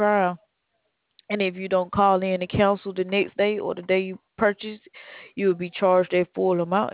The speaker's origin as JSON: {"language": "English", "region": "Alabama", "country": "United States", "said": "No, I'm from Alabama. That's where."}